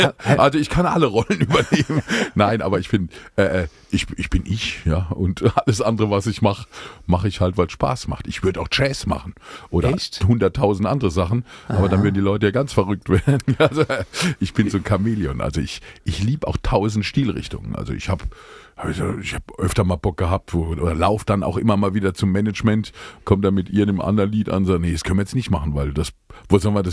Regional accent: Speyer, Rhineland-Palatinate, Germany; born there; Ja, ich bin gebürtiger Speyerer.

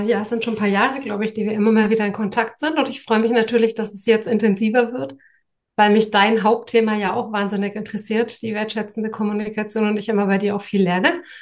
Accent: Germany; born there; ich bin zwar in Deutschland geboren, aber eigentlich bin ich ein Weltkind

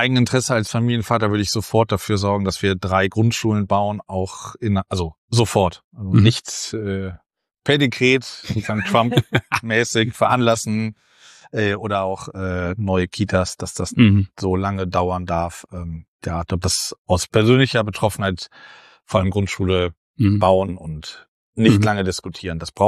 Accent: Rheinbach, North Rhine-Westphalia, Germany; Rheinbach bei Bonn.

